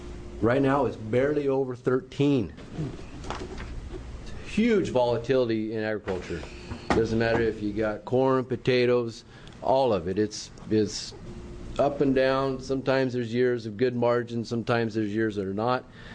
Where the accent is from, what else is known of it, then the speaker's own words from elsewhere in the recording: Tillamook, Oregon, United States; I'm a second-generation dairy farmer in Tillamook. I was raised in Tillamook, and I've been actively engaged in the business of dairy farming since my early childhood.